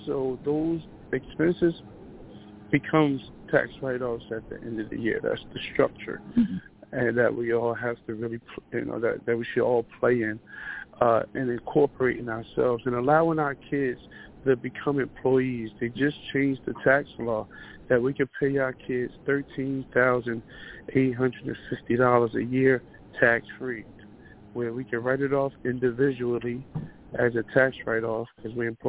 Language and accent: English; Newark, New Jersey, United States; But I was born and raised in Newark. I'm 43 years old, married, homeowner, two kids, the older, 23 years old.